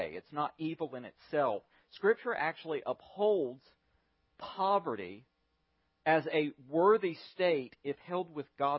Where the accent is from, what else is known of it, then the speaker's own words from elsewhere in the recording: United States; I grew up poor. I grew up well below the poverty line. I grew up in America and actually experienced hunger on a weekly basis.